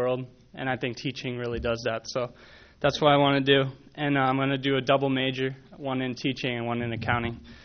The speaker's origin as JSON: {"language": "English", "country": "Netherlands", "moved": "yes", "said": "I'm 17 years old. I'm a senior at Laely. I'm from Holland. I was born there and moved here in 2001."}